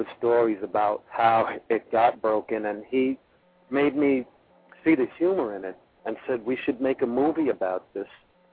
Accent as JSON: {"language": "English", "town": "Bronx", "region": "New York", "country": "United States", "said": "John was from Brooklyn, I'm from the Bronx, Mike was from, you know, Jersey City. We all were like Irish Catholic"}